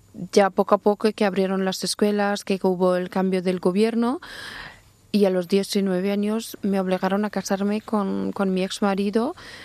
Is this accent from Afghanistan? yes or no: yes; Afghanistan; Spanish is a second language; moved away as an adult; now in Spain; desde que yo salí de Afganistán estaba en shock